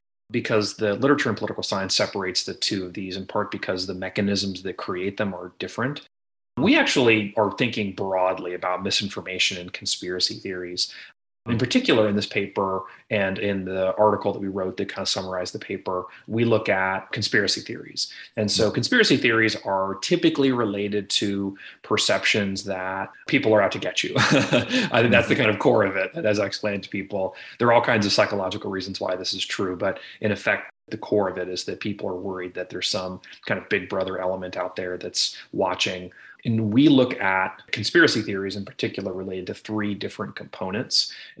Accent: Plano, Texas, United States; I grew up in Plano, Texas, just outside of Dallas, and spent basically my whole life there.

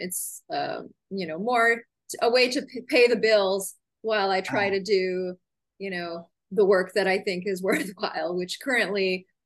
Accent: Canada; also born or lived in Iran; I was born in Iran and I was raised in Canada since the age of two.

